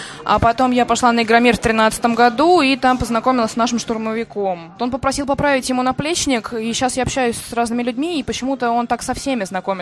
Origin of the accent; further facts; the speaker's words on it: Moscow, Russia; Мы косплееры, мы из Москвы, нас трое.